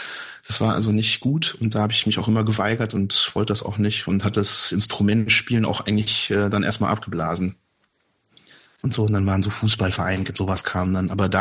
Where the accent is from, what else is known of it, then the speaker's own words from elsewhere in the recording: Bielefeld, North Rhine-Westphalia, Germany; wenn ich dann sage, ich komme aus Bielefeld oder ich spreche Deutsch oder so, dann reagieren manche Leute darauf komisch